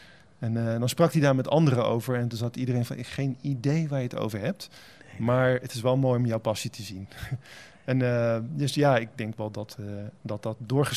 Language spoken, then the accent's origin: Dutch; Spijkenisse, South Holland, Netherlands; also born or lived in Heerlen; now in Utrecht, Netherlands; Ik ben geboren in Heerlen en getogen in Spijkenisse. Een totaal andere plek. En ik woon intussen 2/3 van mijn leven in Utrecht.